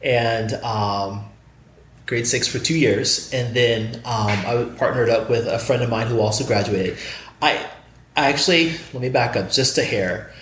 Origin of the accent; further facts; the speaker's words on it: Phoenix, Arizona, United States; also born or lived in Kansas / Minnesota / Arkansas; Yes, I am from Phoenix. However, I've also lived in all the other states, Kansas, Minnesota, Arkansas.